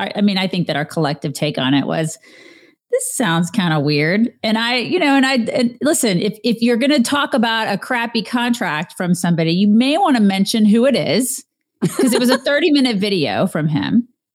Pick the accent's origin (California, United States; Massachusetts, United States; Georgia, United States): Georgia, United States; Atlanta; I grew up in Atlanta, so did your husband.